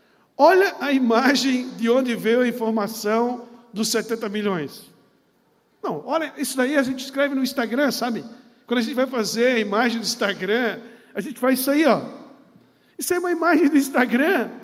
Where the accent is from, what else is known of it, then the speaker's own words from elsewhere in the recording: Blumenau, Santa Catarina, Brazil; Nós somos de Blumenau, nós somos do Vale do Itajaí.